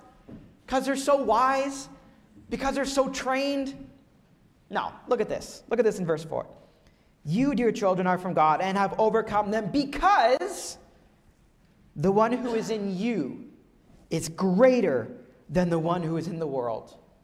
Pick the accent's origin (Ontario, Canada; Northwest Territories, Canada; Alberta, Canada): Ontario, Canada; Ottawa; I grew up in Ottawa. I can't count the number of times I've skated on that rink.